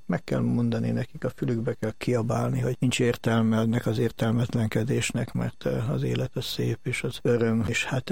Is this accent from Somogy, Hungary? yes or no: no; Budapest, Hungary; Budapest egyik külső részén a 11. kerületben születtem, nőttem föl